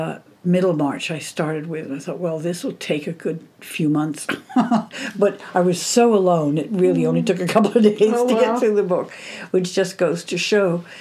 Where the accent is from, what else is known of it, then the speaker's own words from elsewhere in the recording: United States; moved away as an adult; I was alone in a different culture, and being American